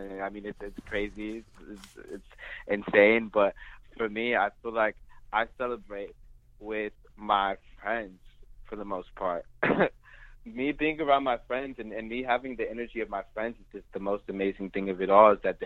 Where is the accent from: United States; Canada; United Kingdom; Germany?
Germany; I'm from Germany as well. I lived there for a good part of my life